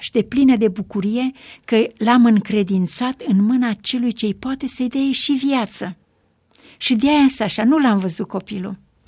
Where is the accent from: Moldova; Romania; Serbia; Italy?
Romania; moved away as an adult; now in Sacramento, United States; Cea mai mică avea 2 ani jumate, cel mai mare a avut 9 ani când am plecat din România.